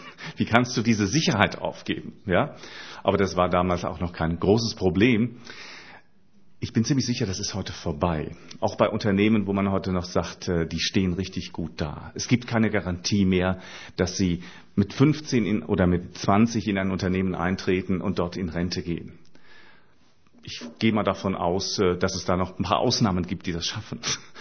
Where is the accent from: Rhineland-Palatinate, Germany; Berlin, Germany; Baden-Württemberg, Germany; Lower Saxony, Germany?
Rhineland-Palatinate, Germany; born there; Und ich komme ursprünglich mehr aus dem Rheinland. Geboren bin ich im Hunsrück.